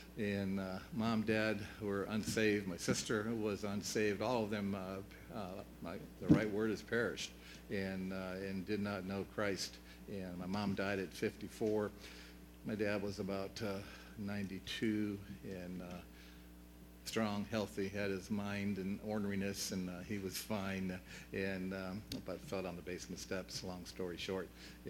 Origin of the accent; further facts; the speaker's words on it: Painesville, Ohio, United States; also born or lived in Mentor; But I was born in Painesville, and I guess we lived in Mentor for a couple of years